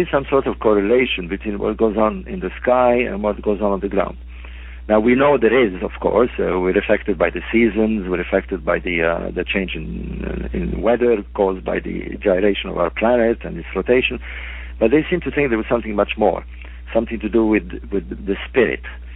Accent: Alexandria, Alexandria Governorate, Egypt; I'm from Alexandria, by the way. I was born in Alexandria.

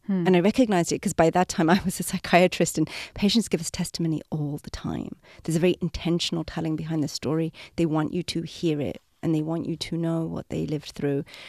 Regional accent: England, United Kingdom; I was raised in England, thousands of miles away from India, and obviously I was raised decades after the 1947 partition of India.

